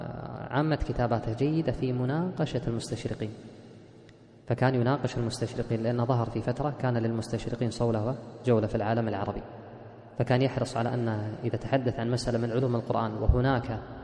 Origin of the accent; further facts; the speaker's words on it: Kuwait; مكتبة أهل الأثر عندنا في الكويت طبع في مجلدين